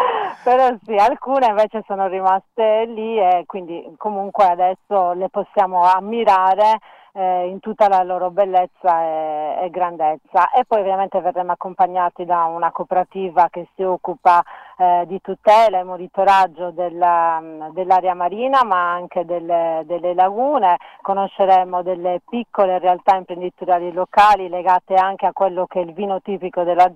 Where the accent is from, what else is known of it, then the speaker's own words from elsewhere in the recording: Sardinia, Italy; moved away; io stessa sono una sarda emigrata e poi immigrata di ritorno.